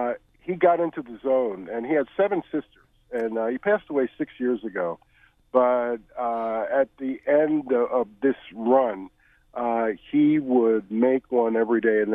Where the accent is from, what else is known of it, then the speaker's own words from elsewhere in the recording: Baltimore, Maryland, United States; Let me say, growing up in West Baltimore, you knew it was springtime when you heard the A-Rabber shout out from his wagon